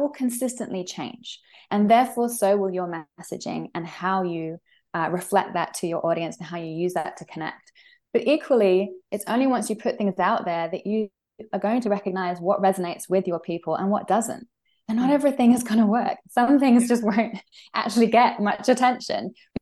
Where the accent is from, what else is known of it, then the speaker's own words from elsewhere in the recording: United Kingdom; I have a really good sense of humor. I'm British.